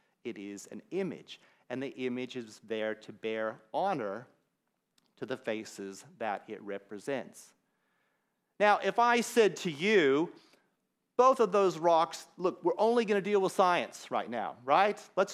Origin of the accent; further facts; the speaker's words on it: Colorado, United States; it comes from my home state of Colorado.